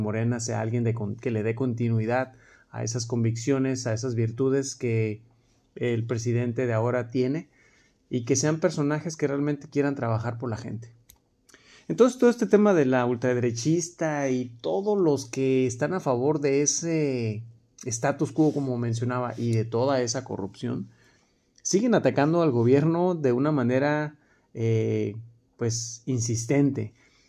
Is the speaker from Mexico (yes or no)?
yes; Mexico; creo que va a ser una oportunidad para todos nosotros como mexicanos ir a visitar estos lugares